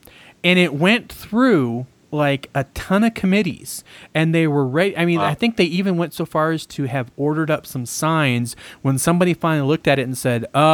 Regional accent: Fresno, California, United States; Yes, it is interesting because where I grew up in Fresno.

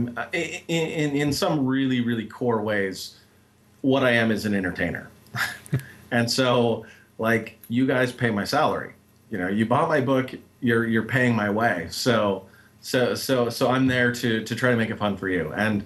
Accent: Montana, United States; I grew up in Montana, which is kind of at the other end of the spectrum, very much do it yourself.

